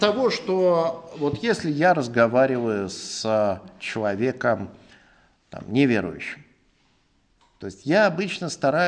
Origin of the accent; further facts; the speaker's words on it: Russia; Ну вот, знаете, я вот родился, живу в России.